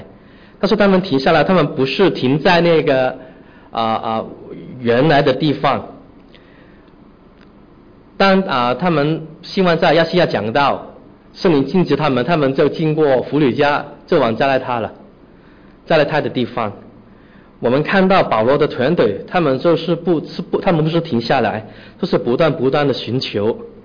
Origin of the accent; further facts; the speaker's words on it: Hong Kong; 我说我们是，但是我们从香港来的。